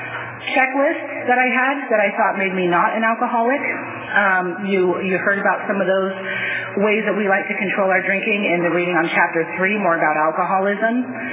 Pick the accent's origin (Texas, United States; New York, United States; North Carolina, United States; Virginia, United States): Virginia, United States; also born or lived in Fresno; I was born in Fresno at 5 years old. I moved to Virginia with my mom and my grandma. We lived in a very affluent suburb, very close to Washington, D.C.